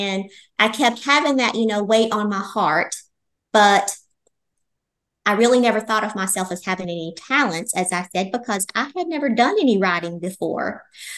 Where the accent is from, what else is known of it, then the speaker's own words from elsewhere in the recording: Tennessee, United States; also born or lived in Maine; now in South Carolina, United States; I'm originally from Tennessee. I grew up there my entire life, and believe it or not, we moved to Maine for 2 years. That was shocking for the cold weather, and now we're back in South Carolina.